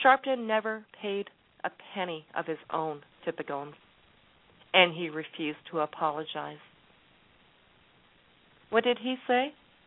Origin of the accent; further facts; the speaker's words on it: the South, United States; accent: southern; And sorry, my southern accent jumped out on me.